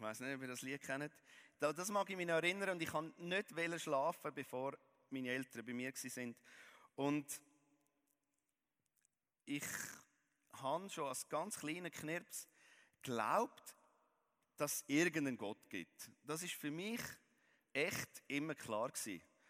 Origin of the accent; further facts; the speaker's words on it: Zurich, Switzerland; ich bin eigentlich in Herr Schmettle aufgewachsen, einfach in Zürich, in einem Haus.